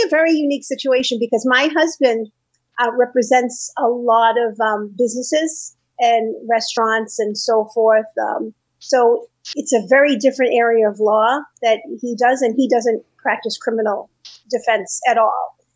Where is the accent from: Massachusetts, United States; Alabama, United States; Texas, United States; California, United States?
Massachusetts, United States; Boston; Well, I've been living in Boston, born and raised in Boston, and I became a lawyer in 97